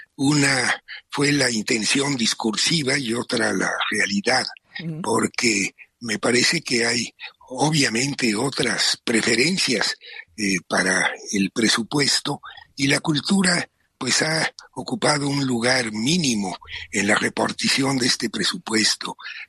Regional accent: Mexico; Soy el séptimo mexicano que obtiene este galardón

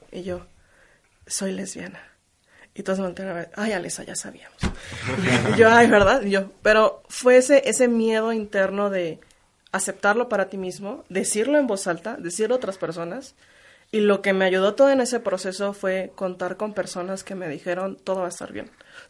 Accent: Guanajuato, Mexico; Yo no soy de otro país, soy de Guanajuato, que es como otro país por lo conservador.

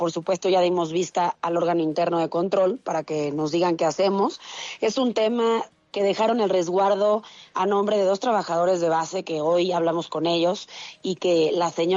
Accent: Mexico; que soy mexicana, ¿no?

